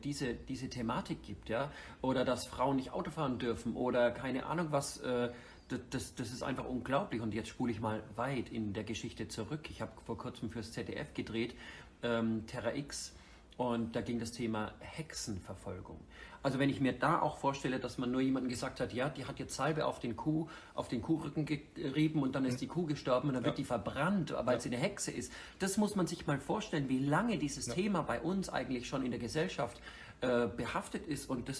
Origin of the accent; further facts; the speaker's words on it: Bavaria, Germany; moved away as an adult; now in Cologne, Germany; Ich komme aus Franken. Und als ich 2002 mit dem Koffer in der Hand, mit dem Ziel Schauspieler zu werden, in Köln ankam